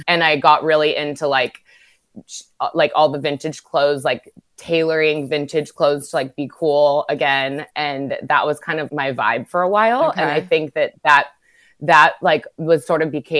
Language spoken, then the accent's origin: English; Newport Beach, California, United States; Yeah, I grew up in Newport Beach